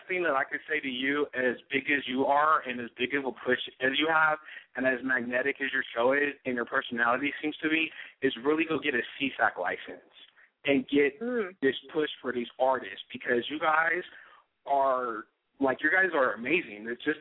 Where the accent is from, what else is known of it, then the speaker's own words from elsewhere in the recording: San Diego, California, United States; now in Arizona, United States; I'm from San Diego. I'm from Southeast Diego, but I'm out here in Arizona.